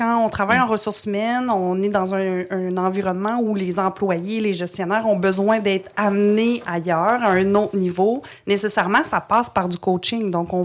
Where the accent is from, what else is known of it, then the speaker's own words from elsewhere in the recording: Montreal, Quebec, Canada; also born or lived in Trois-Rivières; Je suis née à Trois-Rivières, mais je pense que j'avais 2 ans quand on a déménagé à Montréal.